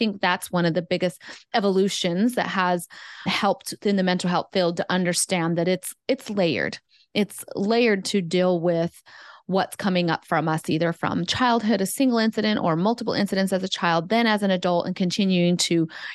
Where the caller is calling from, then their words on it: Hawaii, United States; I'm joining you from Hawaii.